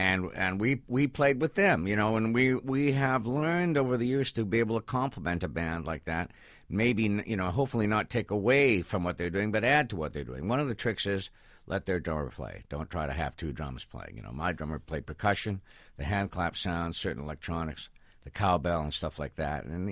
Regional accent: Canada; I'm from Canada.

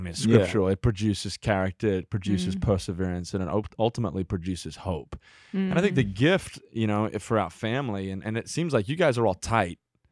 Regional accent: Australia; born there; That's right. Born in Australia.

